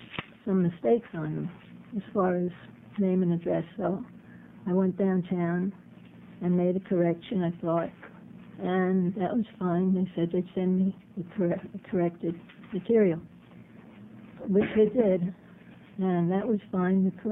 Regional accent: Forest Grove, Oregon, United States; And I'm from Forest Grove.

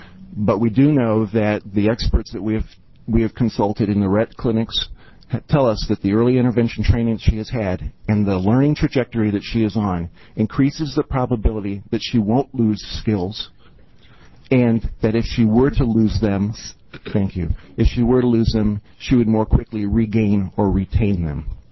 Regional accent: Bend, Oregon, United States; My name is … I'm from Bend, Oregon.

